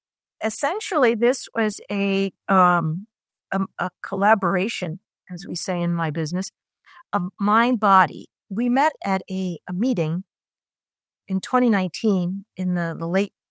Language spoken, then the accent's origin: English; Italy; first language Italian; English is a second language